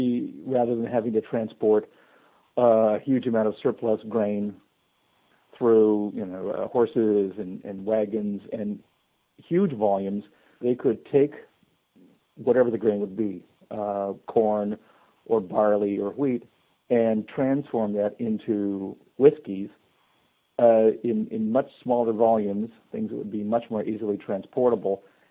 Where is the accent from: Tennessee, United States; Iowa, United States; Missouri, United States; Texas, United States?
Iowa, United States; I'm from Iowa, so I'm familiar with the term farmer's tan.